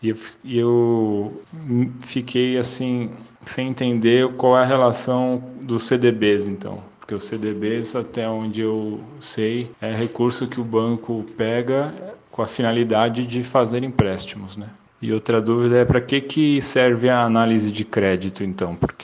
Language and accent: Portuguese; Santos, São Paulo, Brazil; Eu sou de Santos, litoral de São Paulo.